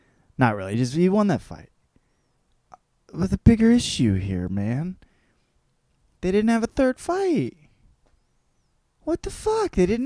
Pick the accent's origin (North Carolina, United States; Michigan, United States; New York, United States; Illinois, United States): Michigan, United States; also born or lived in Los Angeles / Arizona; And I was like, oh, Michigan. But I didn't live there for a long time. I was out in L.A. And I lived there, and I lived in, you know, Arizona for a bit.